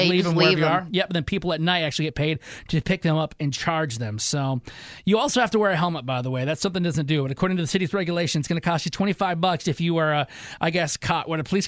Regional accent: Michigan, United States; I'm from Michigan. You try driving in Detroit.

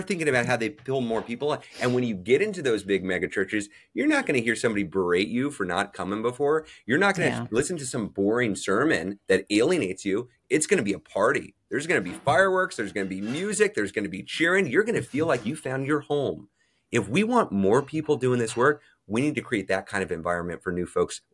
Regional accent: Texas, United States; I think about my home state in Texas.

